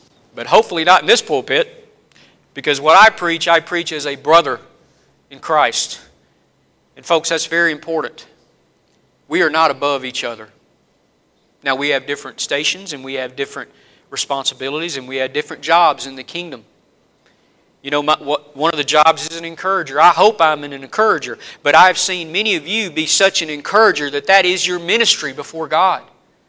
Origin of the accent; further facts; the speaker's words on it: the South, United States; accent: Southern; notice my southern accent just kicked in right there